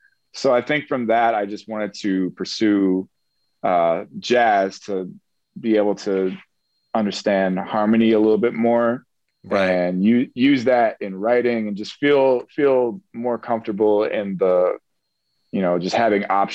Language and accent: English; Illinois, United States; now in New York, United States; I'm from outside Chicago.